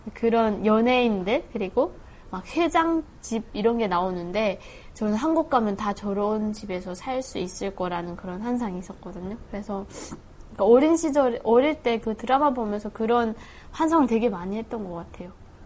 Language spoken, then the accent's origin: Korean; North Korea; now in South Korea; 2009년도에 탈북을 해서 현재는 가톨릭 대학교에서 사회복지를 공부하고 있고